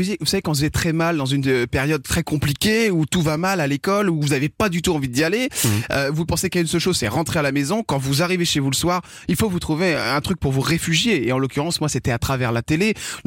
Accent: Rennes, Brittany, France; moi je suis un petit breton qui vient de Rennes, une petite ville qui s'appelle Romiers

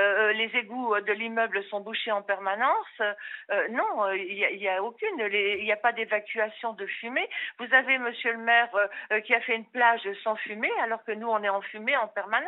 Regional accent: France; nous on est français.

